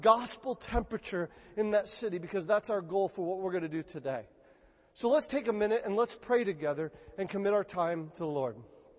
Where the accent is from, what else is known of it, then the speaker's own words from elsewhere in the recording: Lansing, Michigan, United States; also born or lived in Detroit; I grew up in Michigan. I was born in Detroit. And on the day after Christmas, I remember this as just a four-year-old packing my things.